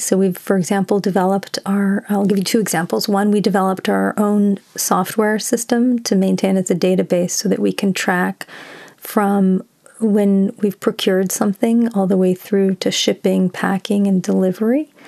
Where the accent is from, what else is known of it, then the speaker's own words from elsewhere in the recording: Washington, D.C. area, United States; now in New York, United States; I was in Washington, D.C. recently, and I grew up near Washington, D.C.